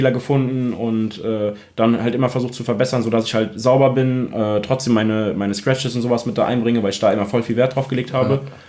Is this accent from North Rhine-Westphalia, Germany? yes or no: no; Remagen, Rhineland-Palatinate, Germany; now in Bad Breisig, Germany